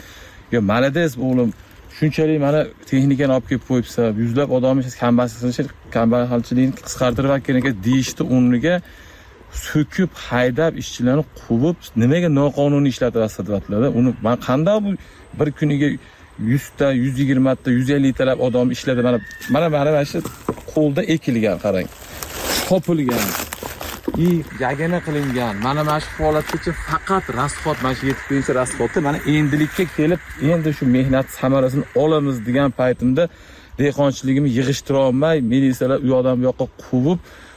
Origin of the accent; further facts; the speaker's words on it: Chust, Namangan Region, Uzbekistan; born there; moved away; Men Namangan viloyat Shust tumanida tug'ilganman o'zim. 2019 yildan Qashqadaryo viloyatiga kelib, tadbirkorlik bilan shug'ullanaman, dehqonchilik tadbirkorligi bilan.